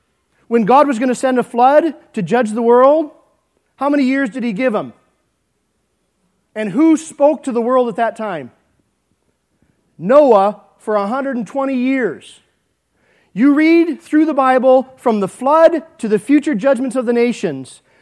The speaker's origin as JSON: {"language": "English", "region": "Michigan", "country": "United States", "tie": "born there", "said": "I was born an American citizen. I was born in Lapeer County, Michigan."}